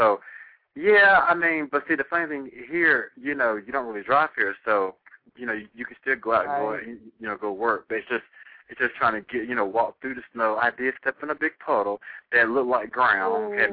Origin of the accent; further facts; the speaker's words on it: North Carolina, United States; now in New York, United States; y'all know that I'm really from North Carolina. We didn't really get snow like that.